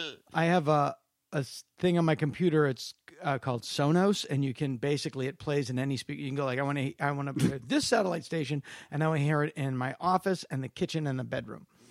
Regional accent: Philadelphia, Pennsylvania, United States; I grew up in Philly, regular people, and you're here, and you're going to answer the question.

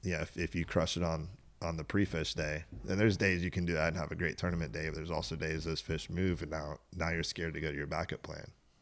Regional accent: Tierra Verde, Florida, United States; You know, I was born and raised on Tierra Verde.

